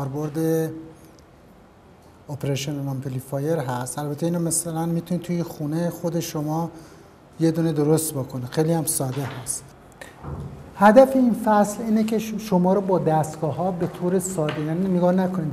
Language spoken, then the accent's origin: Persian; Abadan, Khuzestan, Iran; born there; متولد آبادان هستم، یعنی پدرم اون موقع جز مهاجرین به آبادان بود.